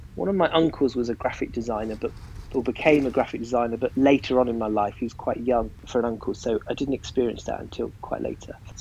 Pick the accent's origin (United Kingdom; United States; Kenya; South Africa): United Kingdom; Swindon, South West England; born there; also born or lived in Gloucestershire; I was born in Swindon, in Wiltshire, which is an incredibly unglamorous answer to that question